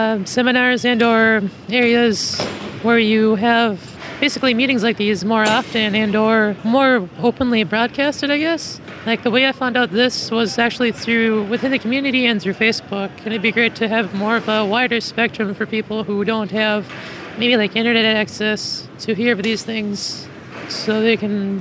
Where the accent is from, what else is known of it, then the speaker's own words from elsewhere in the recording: Brooklyn Center, Minnesota, United States; I'm from Brooklyn Center.